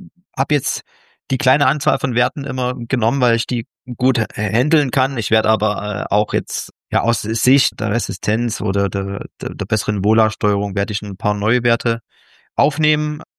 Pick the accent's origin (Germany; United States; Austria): Germany; Dresden, Saxony; da ja der Gründer auch aus meiner Heimat kommt, aus Dresden.